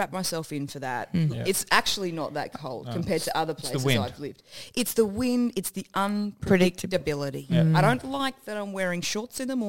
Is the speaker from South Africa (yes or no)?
no; Queensland, Australia; now in Melbourne, Australia; So, but because I'm from Queensland, I'm more NRL, right?